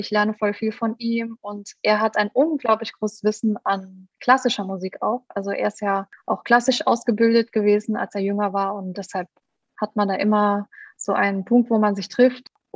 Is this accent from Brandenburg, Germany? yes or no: no; Saarland, Germany; meine Heimat ist ja das Saarland, da wo auch meine Eltern sind.